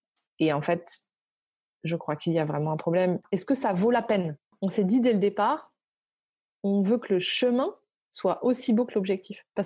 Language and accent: French; Normandy, France; Moi, j'ai grandi en Normandie, pas loin du Havre. Mon père travaillait sur la zone industrielle à côté du Havre, là, Gonfreville-l'Archer.